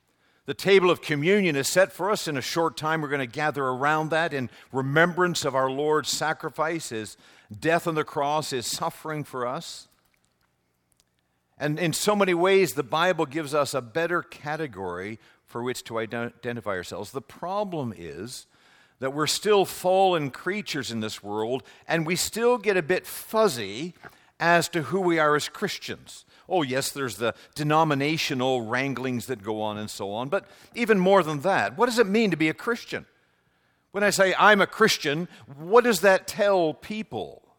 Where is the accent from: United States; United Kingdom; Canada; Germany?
Canada; I'm a Canadian, almost as American. Contrary to rumors, my wife's American, I'm a Canadian